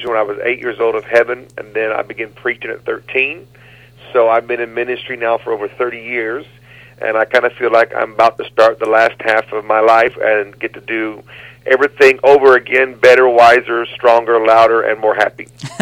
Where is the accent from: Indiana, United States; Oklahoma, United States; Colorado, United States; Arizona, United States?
Oklahoma, United States; Tulsa; born there; Well, I was born in Tulsa, Oklahoma in 1966, so that makes me 45 years old.